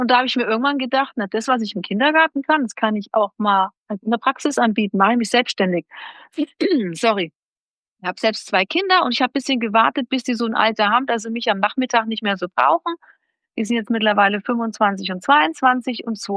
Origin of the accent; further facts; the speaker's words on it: Neumarkt in der Oberpfalz, Bavaria, Germany; Ja, also ich komme aus Neumarkt in der Oberpfalz, also in Bayern.